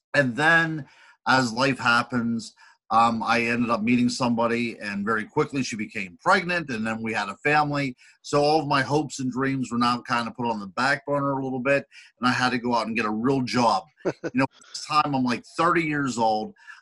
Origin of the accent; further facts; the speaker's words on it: Pennsylvania, United States; Because I grew up in Pennsylvania, there's a lot of cases of UFOs and Bigfoot and things like this around my area.